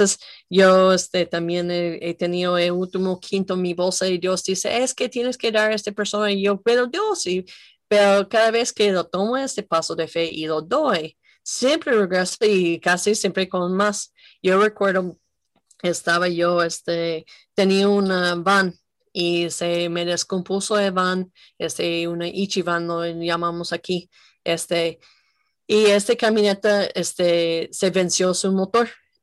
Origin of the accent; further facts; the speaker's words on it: United States; Sí, no somos los gringos ricos que piensan, ¿verdad?